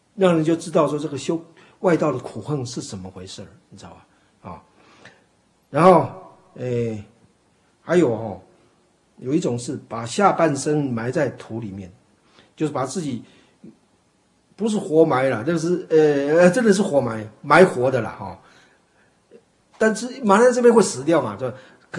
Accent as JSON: {"language": "Chinese", "country": "Taiwan", "said": "我们台湾话怎么讲？"}